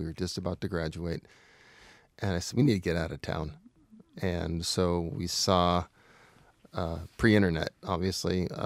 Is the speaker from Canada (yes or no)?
no; California, United States; moved away; I grew up in California, so